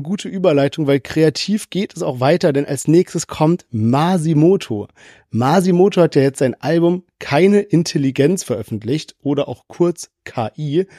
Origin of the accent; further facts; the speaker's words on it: Heidelberg, Baden-Württemberg, Germany; meine Heimatstadt Heidelberg ist vertreten.